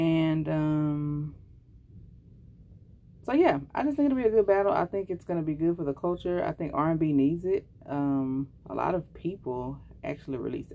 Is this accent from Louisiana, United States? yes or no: yes; Louisiana, United States; Louisiana, I guess I can say that because we all know. And that area has been pretty much devastated. That is my hometown as well.